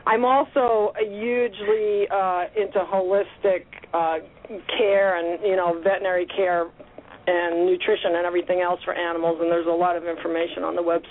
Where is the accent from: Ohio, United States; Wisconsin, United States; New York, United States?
New York, United States; New York City; Well, I'm 57. I grew up in New York City and was dragging stray kittens and puppies home since I was a little kid.